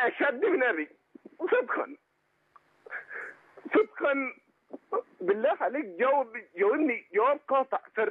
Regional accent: Jordan; انا شاب من الاردن

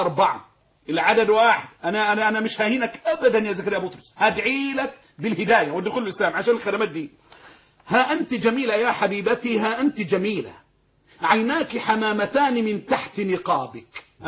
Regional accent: Egypt

